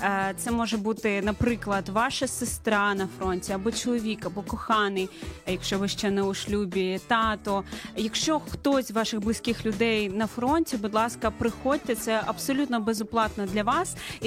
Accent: Izmail, Odesa Oblast, Ukraine; а хто зі мого рідного міста привітається? Я з Ізмаїла з Одеської області.

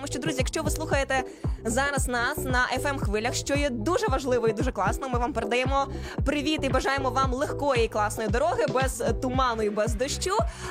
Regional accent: Vinnytsia, Vinnytsia Oblast, Ukraine; то я із Вінниці завжди

